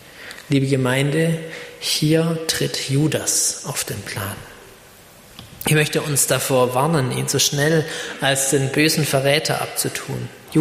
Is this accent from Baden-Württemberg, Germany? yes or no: yes; Baden-Württemberg, Germany; Hier bei uns im Schwabenland bekommt da jeder doch sofort Puls.